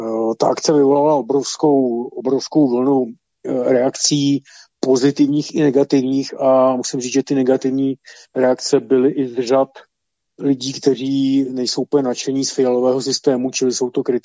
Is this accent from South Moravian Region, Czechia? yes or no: no; Prague, Czechia; jako Pražák jezdím kolem každý den